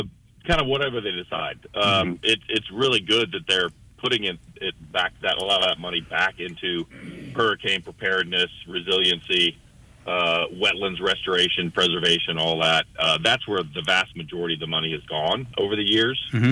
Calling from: Houston, Texas, United States; I'm calling you from Houston, Texas.

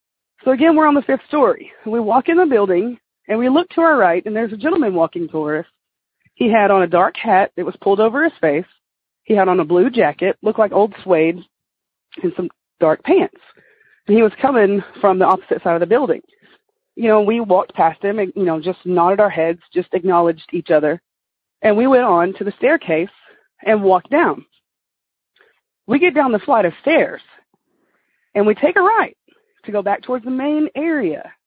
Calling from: Ward, Arkansas, United States; I'm calling from Ward, Arkansas, just a little bit north of Little Rock.

